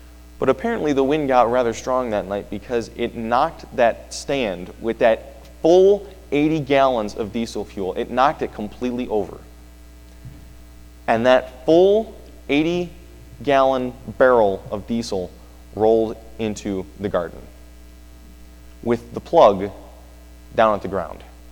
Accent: Illinois, United States; And I'm originally from Illinois, for those of you who don't know. And there's two things that are almost always present in Illinois: corn and wind, and communism, but that's another story.

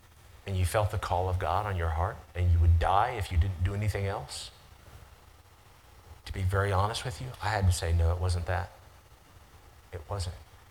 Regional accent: West Virginia, United States; I'm from West Virginia, but I don't have a Southern accent per se. People around here, they say that I'm a Yankee because I don't sound like I'm Southern.

